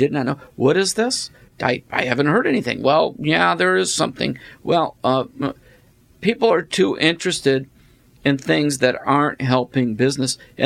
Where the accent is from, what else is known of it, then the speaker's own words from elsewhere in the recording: Detroit, Michigan, United States; Well, many years ago when I was a young man, growing up in the Detroit area.